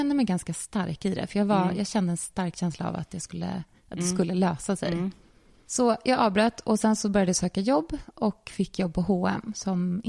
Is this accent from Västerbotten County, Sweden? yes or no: no; Lidingö, Stockholm County, Sweden; Jag är uppväxt på Lidingö.